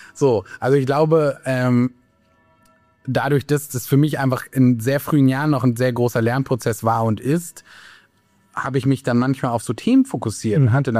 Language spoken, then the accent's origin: German; Göttingen, Lower Saxony, Germany; ich komme aus Göttingen.